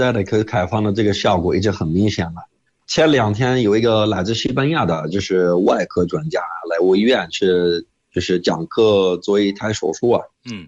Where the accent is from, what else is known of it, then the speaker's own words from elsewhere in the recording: Saudi Arabia; Chinese is a second language; 我们中东国家的沙特阿拉伯就把中文已经当一个就是必修课的，